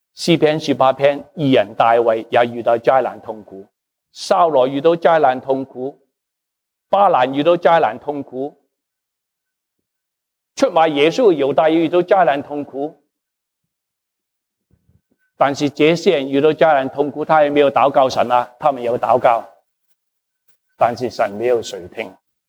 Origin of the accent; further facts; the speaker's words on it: Guangdong, China; 我是广东人